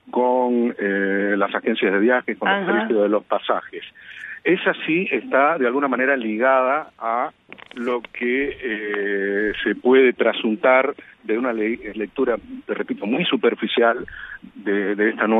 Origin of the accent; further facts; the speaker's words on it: Cuba; now in United States; soy nativo de Cuba.